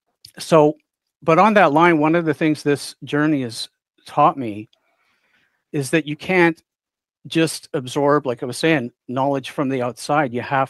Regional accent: Alberta, Canada; I'm from Alberta, Canada.

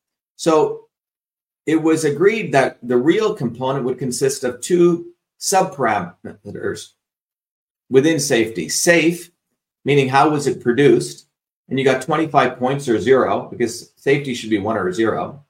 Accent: India; People know that I grew up in India, where my grandmother was a traditional healer.

